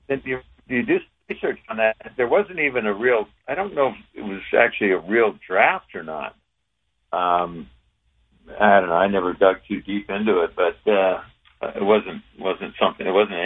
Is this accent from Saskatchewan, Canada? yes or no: yes; Moose Jaw, Saskatchewan, Canada; You know, Regina was the big city to me back in Saskatchewan, you know, growing up in Moose Jaw.